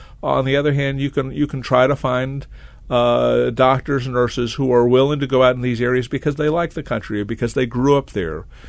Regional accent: San Antonio, Texas, United States; now in Raleigh, United States; And I grew up in San Antonio, Texas, where it's even hotter than Raleigh, North Carolina.

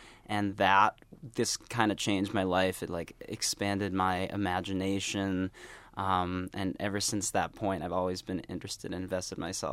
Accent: Amherst, Massachusetts, United States; I grew up in Western Massachusetts, Amherst to be exact. So like the big five college town area, right next to UMass and Hampshire College.

